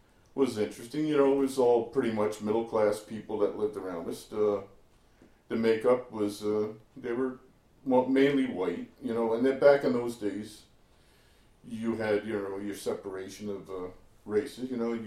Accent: Hudson, United States; I was born on February 16th, 1955. I pretty much lived my entire life in the city of Hudson, not too far from where we are right now, just a few blocks separating everything.

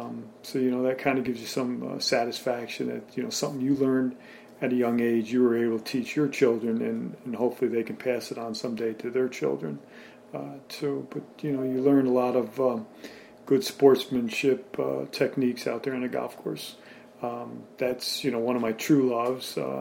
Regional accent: West Kent, New York, United States; I grew up in the Hudson area, West Kent, a small town about 5-6 miles north of here, West Kent, New York, and went to Hudson High School

